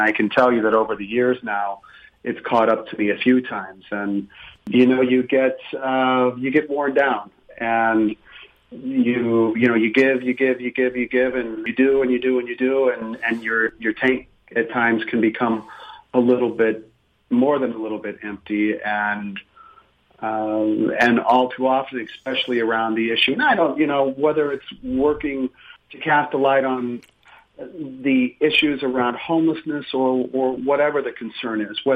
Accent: Phoenix, Arizona, United States; I'm from Phoenix, Arizona.

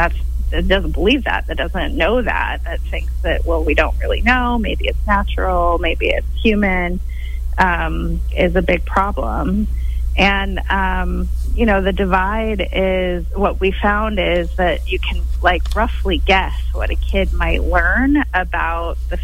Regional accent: Chico, California, United States; I'm actually from Chico. I grew up in Chico, graduated from Chico High School, and I went to Chico Junior High.

